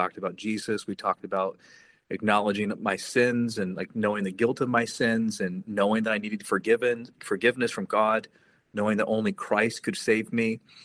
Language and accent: English; Illinois, United States; Yeah, so I grew up in South Central Illinois. And so if you're from Illinois, the joke is you're either from Illinois or you're from Chicago. And I grew up in Illinois. So in a really a small rural setting church